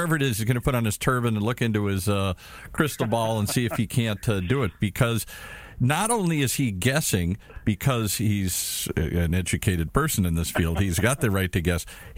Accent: Detroit, Michigan, United States; I grew up in Detroit in the belly of the beast. My dad was an executive for Chrysler Corporation. Everybody on my block, every kid I knew at school, their father had something to do with the car business.

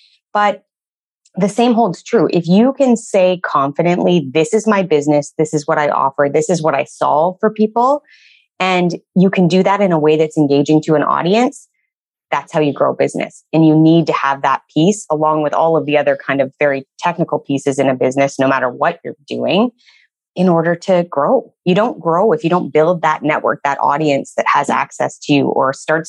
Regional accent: Canada; moved away as an adult; I am Canadian, so started my career in Canada

